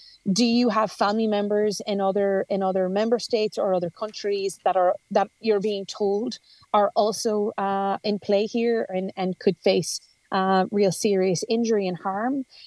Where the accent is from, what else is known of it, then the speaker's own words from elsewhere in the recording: Ireland; I say that as an Irish MEP in a country where we have a number of large tech companies.